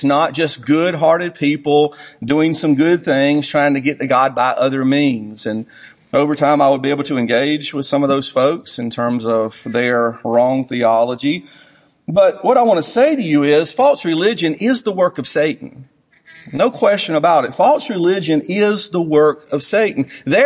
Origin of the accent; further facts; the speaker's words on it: the South, United States; And again, growing up in the South, oftentimes there was a knock on your door on Saturday mornings.